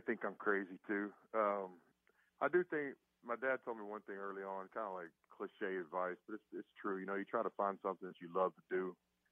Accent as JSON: {"language": "English", "town": "Irving", "region": "Texas", "country": "United States", "tie": "born or raised there", "said": "really close to my hometown, Irving."}